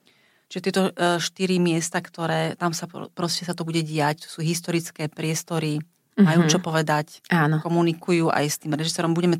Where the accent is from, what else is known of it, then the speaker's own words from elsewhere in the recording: Bratislava, Bratislava Region, Slovakia; A tým, že ja som Bratislavčanka, tak si to užijem z toho pohľadu